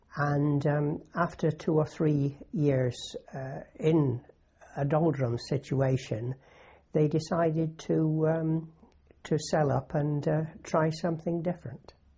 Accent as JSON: {"language": "English", "town": "Rainford", "region": "North West England", "country": "United Kingdom", "tie": "born or raised there", "said": "I was born in Lancashire, in Rainford, which is a little village just outside St Helens."}